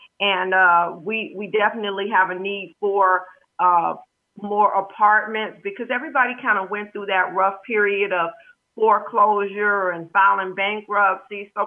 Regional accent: New York, United States; Yeah, and I'm originally from New York.

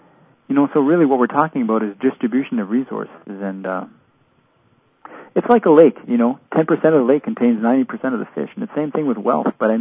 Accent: Alberta, Canada; I grew up in Alberta, right in the Alberta tar sands and south of there.

